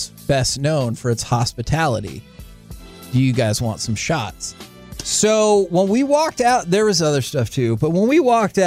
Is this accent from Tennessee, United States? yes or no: no; Garland, Texas, United States; we say, we're from Dallas. And it's just easier.